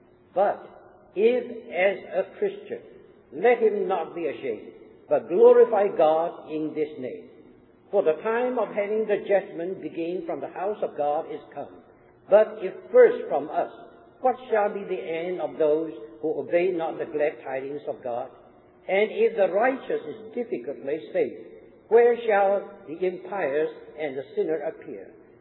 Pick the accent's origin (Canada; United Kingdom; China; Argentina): China; And of course, I came from China. And in China, it is a heathen country, and all you have are Gentiles.